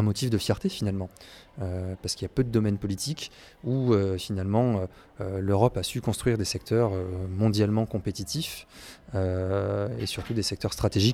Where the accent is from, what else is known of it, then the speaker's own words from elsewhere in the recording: Toulouse, Occitanie, France; Alors moi, très clairement, donc je suis toulousain, donc je suis un peu aussi tombé dans le spatial quand j'étais petit